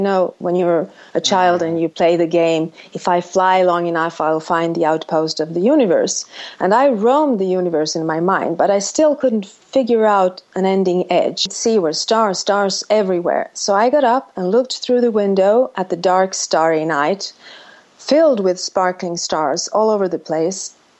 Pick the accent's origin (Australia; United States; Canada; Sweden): Sweden; Well, I'm calling from Sweden. And I was born and raised in Sweden.